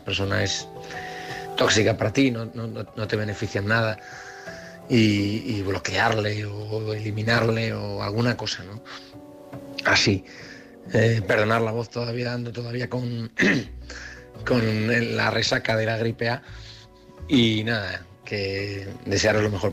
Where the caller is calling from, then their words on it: Oviedo, Asturias, Spain; de Oviedo.